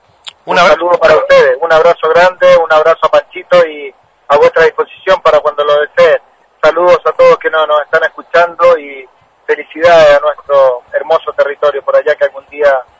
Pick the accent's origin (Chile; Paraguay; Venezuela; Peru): Chile; porque yo soy técnico chileno.